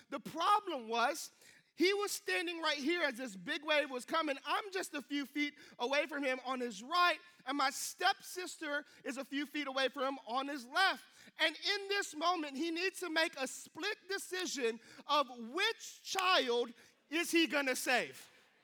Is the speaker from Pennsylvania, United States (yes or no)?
no; Hawaii, United States; I'm originally from Hawaii, and growing up in Hawaii, like just the island, we love going to the beach, okay?